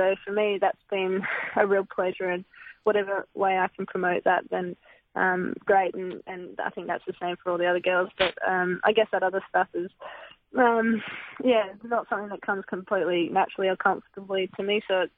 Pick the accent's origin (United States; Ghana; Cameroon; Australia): Australia; I think that's one of the most amazing things about growing up in Australia is just such a strong culture of sport and having a chance to have a go at everything.